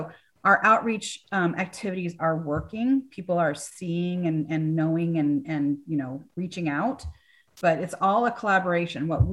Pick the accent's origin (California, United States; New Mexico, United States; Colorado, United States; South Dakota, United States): California, United States; I grew up in California, and the ability to go and pick a piece of fruit off of your tree in your backyard.